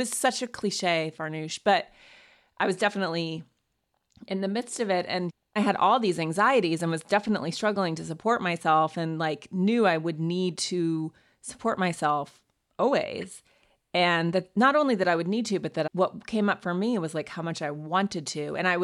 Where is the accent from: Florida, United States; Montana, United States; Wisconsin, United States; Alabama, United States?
Montana, United States; because I went to boarding school, went to Yale, but I'm from Montana and I'm like my parents are not in the social registry.